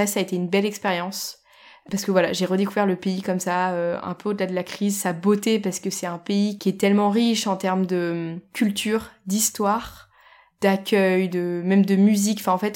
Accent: Beirut, Beirut Governorate, Lebanon; bien plus que juste avoir des coupures d'électricité chez moi à Beyrouth.

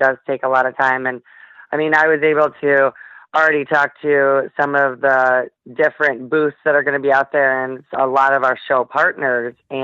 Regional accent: Wisconsin, United States; When I tell him I'm from Wisconsin, he's like, oh, Crandon, you know?

